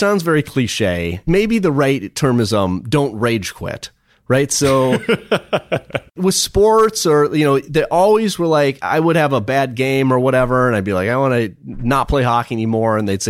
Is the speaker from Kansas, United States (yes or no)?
no; Minnesota, United States; So I played sports when I was a kid. I grew up in Minnesota.